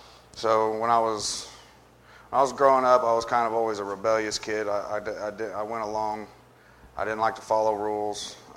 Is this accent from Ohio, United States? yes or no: yes; Springfield, Ohio, United States; I grew up in Springfield until I was three. My mom and my dad lived out there, and it was a bad part of town.